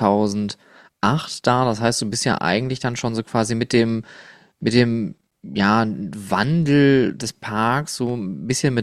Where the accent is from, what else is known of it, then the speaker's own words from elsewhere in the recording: Oberhausen, North Rhine-Westphalia, Germany; now in Essen, Germany; Ich bin zwar gebürtiger Oberhausener und habe auch sehr viel in meiner Kindheit in Duisburg verbracht, weil ich direkt an der Stadtgrenze gelebt habe. Aber ich muss auch sagen, seitdem ich jetzt hier in Essen lebe, seit, ich glaube, mittlerweile auch schon 15 Jahren oder so